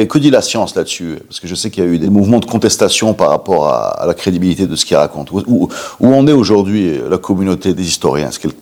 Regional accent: Morocco; En tant que Marocain, qu'est-ce qui me semble Gharaib, c'est-à-dire étranger, bizarre.

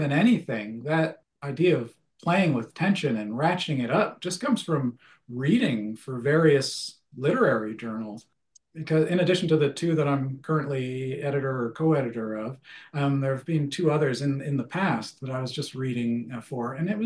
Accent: Canada; And the other thing is that I'm a Canadian and I do worry about American publishers.

